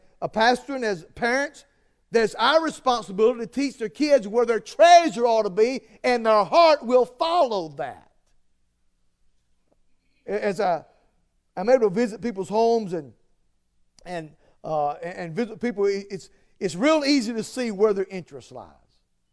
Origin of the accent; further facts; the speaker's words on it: Georgia, United States; I was born and raised in Georgia and lived all my life.